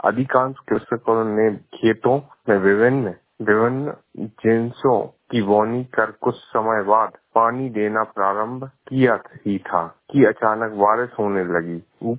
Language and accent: Hindi; Tendukheda, Madhya Pradesh, India; मैं तेंदुखला तहसील से हूँ।